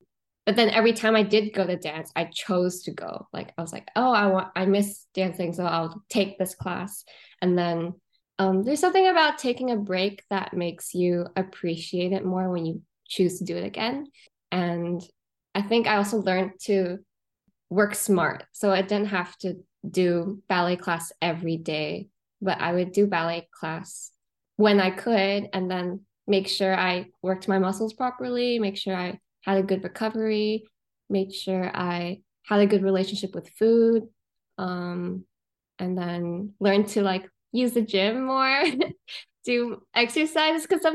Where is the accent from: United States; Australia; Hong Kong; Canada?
Hong Kong; I'm from Hong Kong. So I was an international student going to the US.